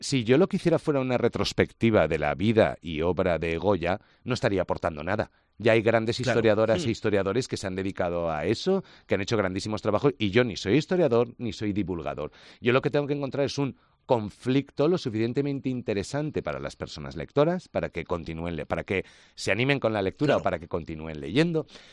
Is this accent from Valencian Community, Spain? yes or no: yes; Valencian Community, Spain; yo soy valenciano, no soy aragonés